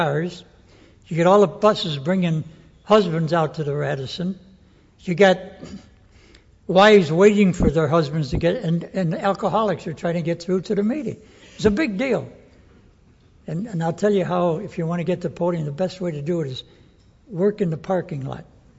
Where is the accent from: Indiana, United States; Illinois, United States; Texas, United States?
Illinois, United States; Chicago; born there; I was born on July 17th, 1922. My wife was born on April 27th, 1922. We were born in the same hospital in Chicago.